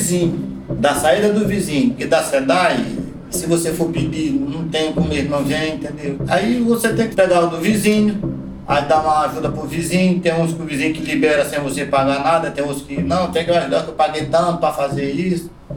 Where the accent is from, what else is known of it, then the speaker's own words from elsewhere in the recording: Northeast Region, Brazil; Vim pra cá com todo nordestino gente, atrás de uma melhoria. É por isso que estou aqui até hoje. Vou na minha terra, volto de novo.